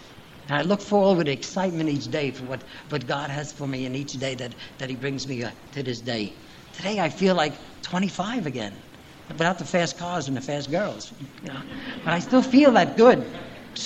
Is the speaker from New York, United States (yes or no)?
yes; Brooklyn, New York, United States; I was from Brooklyn anyway.